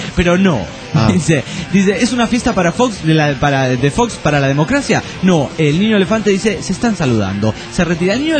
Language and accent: Spanish; Argentina; de Argentina